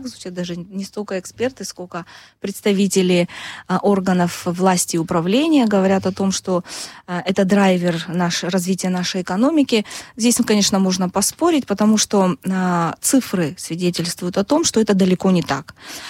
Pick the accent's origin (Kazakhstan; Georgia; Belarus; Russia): Georgia; Abkhazia; я родом из Восточной Абхазии, из небольшого села